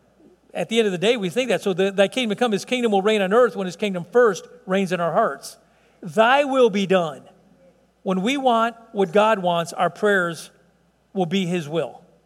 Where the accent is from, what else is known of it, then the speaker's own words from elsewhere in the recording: Chicago, Illinois, United States; I like to call it buffet because I'm from Chicago.